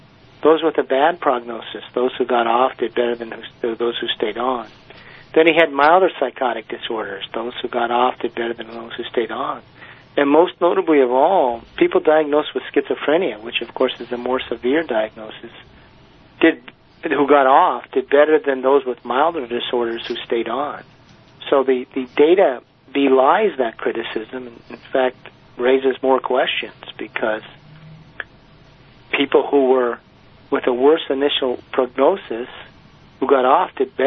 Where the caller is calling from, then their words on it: Boston, Massachusetts, United States; Boston today, yeah.